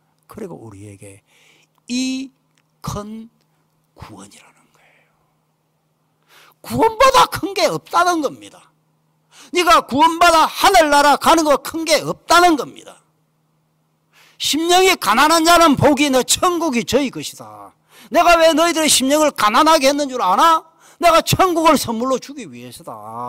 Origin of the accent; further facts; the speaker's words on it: Namhae, South Gyeongsang, South Korea; 내 고향이 남해인데